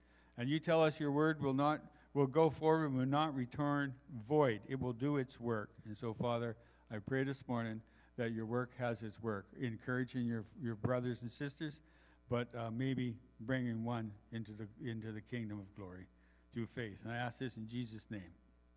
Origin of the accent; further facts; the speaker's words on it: East Coast, United States; Can't see it. I'm from the East Coast. Doesn't come out.